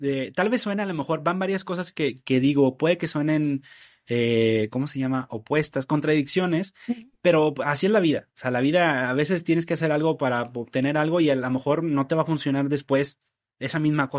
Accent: Nuevo Laredo, Tamaulipas, Mexico; Hace unas semanas di una plática de mi ciudad natal, Nuevo Laredo, soy de allá

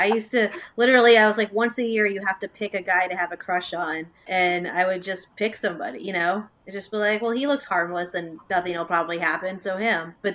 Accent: Los Angeles, California, United States; I mean, I grew up in Los Angeles, but I grew up in a very actually Mormon area, and it was very red part of California.

